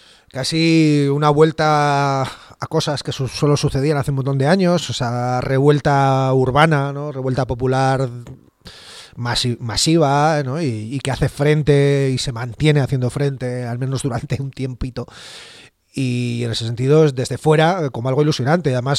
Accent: Bilbao, Basque Country, Spain; como decía antes, como bilbaíno

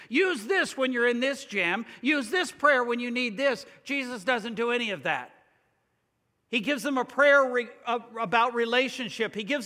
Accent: United States; Now, friend, I'm an American just like the rest of you. I'm used to being in a nation in which we worked hard.

